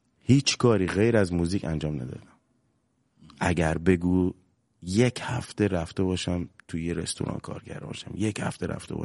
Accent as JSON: {"language": "Persian", "region": "Bushehr", "country": "Iran", "said": "آقا من بچه بوشهرم، چطوری حالت خوبه؟"}